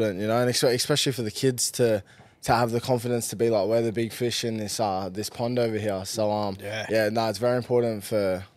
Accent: Mount Druitt, New South Wales, Australia; Well, I grew up in a small place, Sydney, called Mount Druitt.

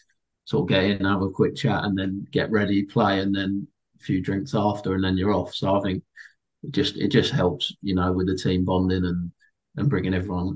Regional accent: Hartley Wintney, South East England, United Kingdom; And then obviously I grew up in Hartley Whitney.

